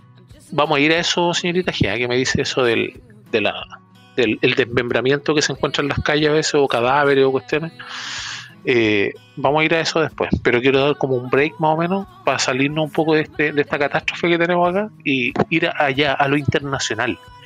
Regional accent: Chile; hablando como chileno, habiendo nacido acá, se dio fuerte

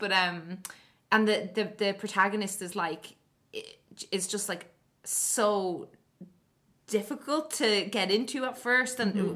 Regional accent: Ireland; especially being Irish and stuff

